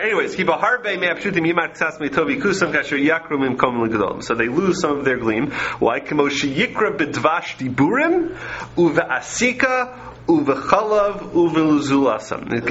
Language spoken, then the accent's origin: English; New York City, New York, United States; When I grew up in Hillcrest, I actually was the last remaining farm in New York City. Was near my house. I don't think it exists anymore.